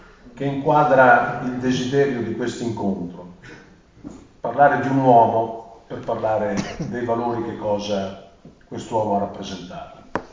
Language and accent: Italian; Marche, Italy; io non sono toscano, sono marchigiano